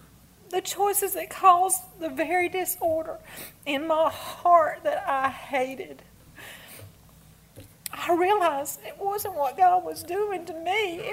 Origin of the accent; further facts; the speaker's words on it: Waycross, Georgia, United States; also born or lived in Macon / Savannah; He led me back here to Waycross, my hometown, after 30 years of living in Macon and Savannah area.